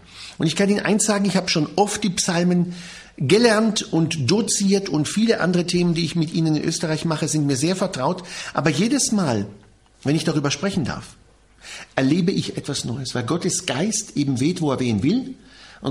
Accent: Jerusalem, Jerusalem District, Israel; first language Hebrew; German is a second language; Ich bin in Israel aufgewachsen, in Jerusalem geboren, in Jerusalem zur Schule gegangen

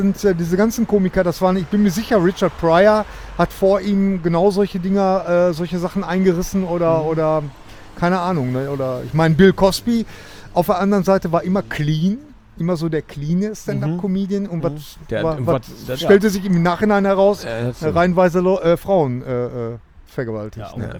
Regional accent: Bochum, North Rhine-Westphalia, Germany; ich bin ein richtiger, waschechter Bochumer.

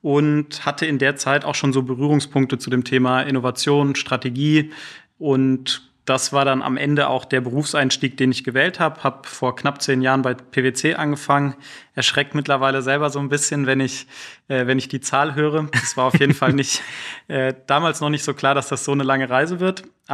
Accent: Freiburg, Baden-Württemberg, Germany; moved away as an adult; Ich komme ursprünglich aus Freiburg, aus Süddeutschland, da groß geworden.

